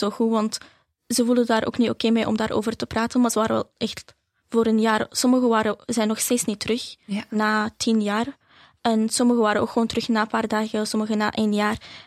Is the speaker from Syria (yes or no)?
yes; Al-Hasakah Governorate, Syria; Dus ik ben van Syrië en ik woonde in Al-Hasaka. Dat is een streek in Syrië, ergens dicht bij Turkije. Ik woonde in een plek waar 4 christenen waren en... er waren ook wel andere religies, maar niet evenveel als de christenen.